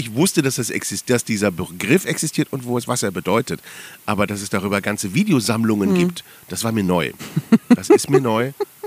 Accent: Cologne, North Rhine-Westphalia, Germany; Ich komme aus Köln, da sagt man Kiosk. Bütchen sagt man eigentlich bei uns.

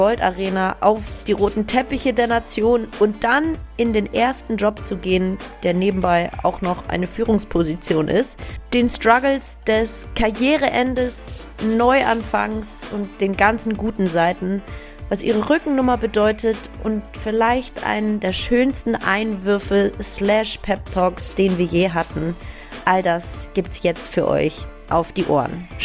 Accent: Hamburg, Germany; Ich bin Hamburgerin sogar.

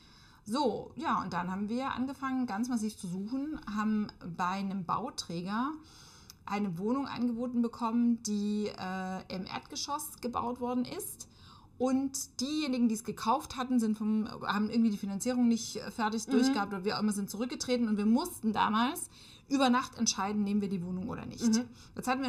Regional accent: Bavaria, Germany; moved away as an adult; now in Stuttgart, Germany; ich komme ja ursprünglich aus Bayern, mhm, und ich bin 2006 nach Stuttgart gekommen

